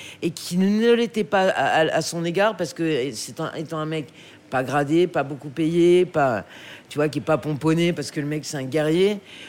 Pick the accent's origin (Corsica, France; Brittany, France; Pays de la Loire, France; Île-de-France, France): Pays de la Loire, France; Le Mans; Et donc, j'ai grandi au Mans.